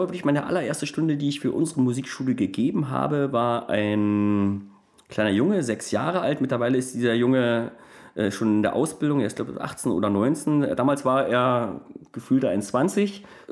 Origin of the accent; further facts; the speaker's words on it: Cottbus, Brandenburg, Germany; da wo ich herkomme, aus Cottbus komme ich ursprünglich